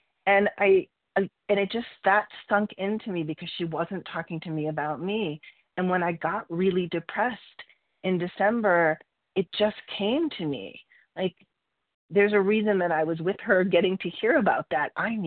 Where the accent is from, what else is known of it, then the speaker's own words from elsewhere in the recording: Colorado, United States; I'm from Colorado, and I'm relatively new.